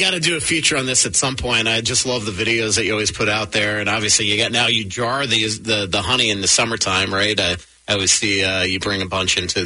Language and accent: English; New York, United States; also born or lived in South Florida; I moved from New York to South Florida.